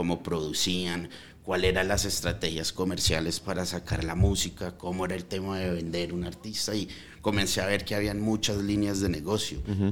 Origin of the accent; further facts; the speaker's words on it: United States; Yo crecí en Estados Unidos